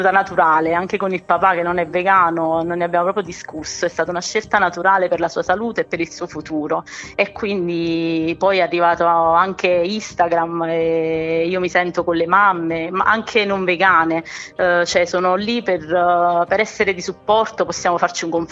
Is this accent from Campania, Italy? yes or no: yes; Salerno, Campania, Italy; ho 35 anni e sono di Salerno.